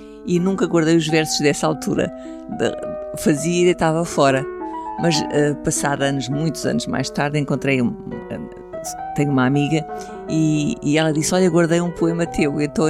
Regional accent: Lisbon, Portugal; also born or lived in Algés; Eu nasci em Lisboa e nasci no ano de 54.

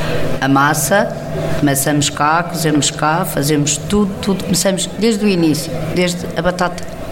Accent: Camacha, Madeira, Portugal; moved away as an adult; Eu nasci na Madeira, sou da Camacha, vim para cá estudar quando tinha 18 anos e fui ficando. Ficando e fiquei por cá. Mas nasci e cresci sempre a fazer bolo do caco.

